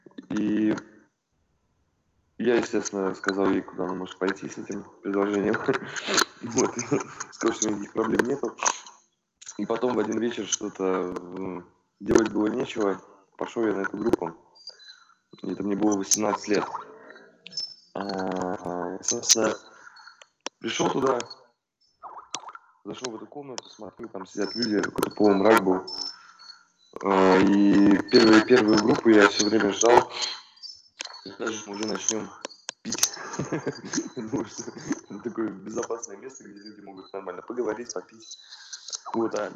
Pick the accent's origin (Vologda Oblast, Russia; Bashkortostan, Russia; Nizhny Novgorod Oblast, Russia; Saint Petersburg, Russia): Saint Petersburg, Russia; Ну, я вообще из Петербурга, вот, там такой город жесткий.